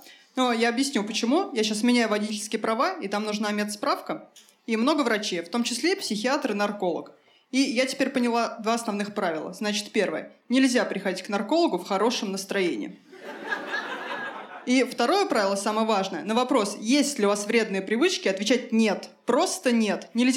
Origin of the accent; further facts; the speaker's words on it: Elektrostal, Moscow Oblast, Russia; И да, я из Подмосковья, город Электросталь.